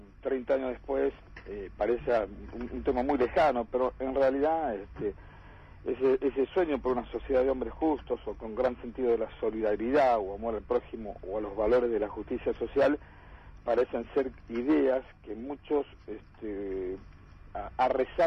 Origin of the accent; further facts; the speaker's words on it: Santa Fe, Argentina; Y el otro gran tema que tiene Santa Fe es, como santafesino y recorriendo todo el país